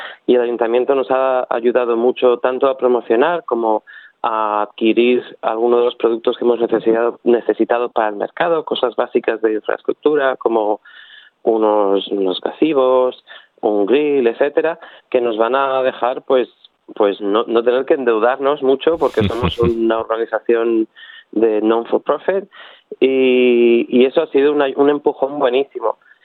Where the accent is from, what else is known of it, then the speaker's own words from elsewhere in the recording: Spain; now in Brisbane, Australia; siendo españoles